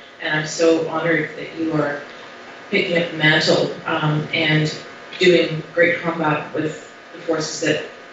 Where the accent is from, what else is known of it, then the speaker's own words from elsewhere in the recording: Canada; as a Canadian